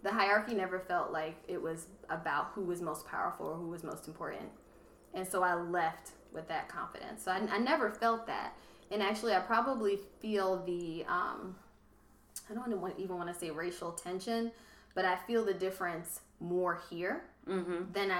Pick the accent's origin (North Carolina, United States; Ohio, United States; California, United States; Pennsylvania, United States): Pennsylvania, United States; Philadelphia; I grew up in Mount Airy, Philadelphia. Mm-hmm. I went to what was recently named as one of the most diverse high schools in the country.